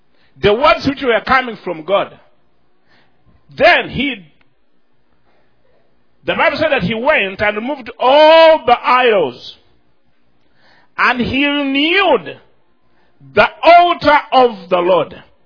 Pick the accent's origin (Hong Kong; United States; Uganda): Uganda; English is a second language; When I was growing up in Uganda